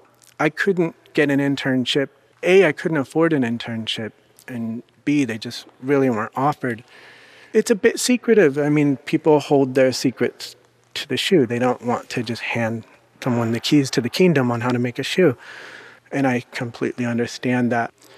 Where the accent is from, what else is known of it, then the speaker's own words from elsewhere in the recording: Kokomo, Indiana, United States; Kokomo, Indiana. We had steel mills and auto factories and sort of a lot of factories.